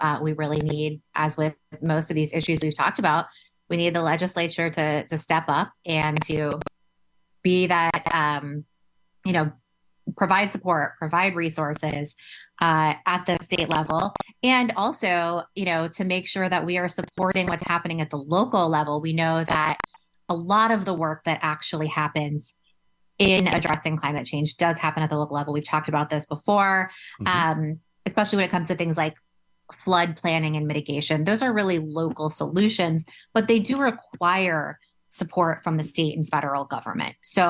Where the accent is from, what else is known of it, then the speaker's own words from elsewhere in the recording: Florida, United States; You certainly highlighted an example in Governor DeSantis in my home state of Florida